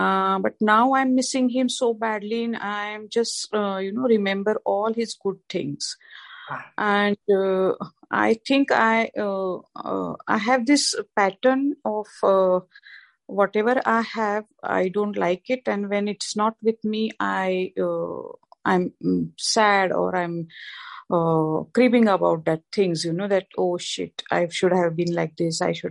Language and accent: English; India; from India.